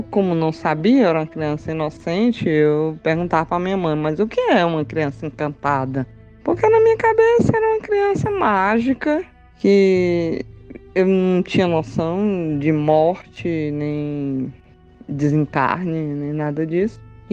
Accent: Teresina, Piauí, Brazil; also born or lived in Fortaleza; Eu nasci em Fortaleza, mas fui bebezinha para Teresina. E lá, minha mãe frequentava um centro espírita

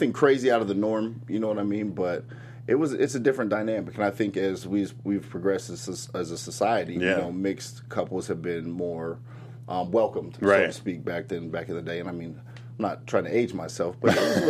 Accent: Iowa City, Iowa, United States; born there; I was born in Iowa City, Iowa.

